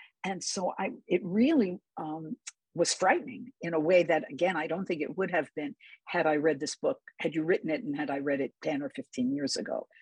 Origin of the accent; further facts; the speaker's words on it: New York City, New York, United States; also born or lived in Boston; now in Bay Area, United States; I grew up in New York City, and even though I lived in Boston, I lived in the Boston suburbs that were perfectly welcoming to Jewish communities. And then I moved to the Bay Area of California.